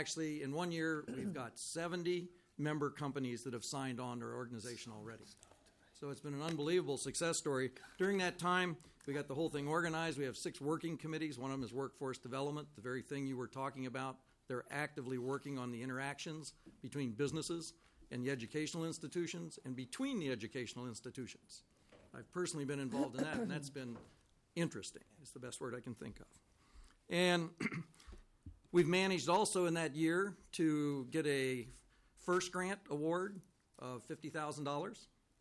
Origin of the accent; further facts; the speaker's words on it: Ohio, United States; now in Minnesota, United States; And, you know, I grew up in Ohio.